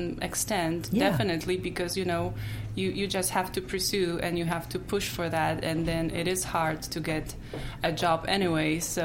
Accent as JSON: {"language": "English", "country": "Poland", "accent": "heavy accent", "second_language": "English", "moved": "as an adult", "said": "with my heavy accent, because I'm originally from Poland, and after you come here, when you are over 20, it's not possible to yeah. get rid of."}